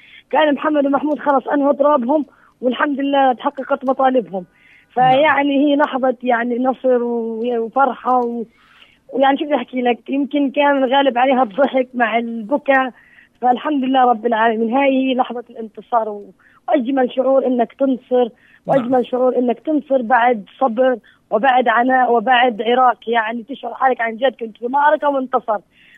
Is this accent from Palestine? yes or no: yes; Palestine; احنا شعب فلسطيني